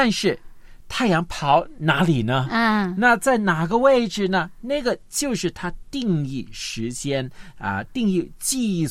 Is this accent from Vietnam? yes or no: no; Guangdong, China; 我们广东人经常说斗长命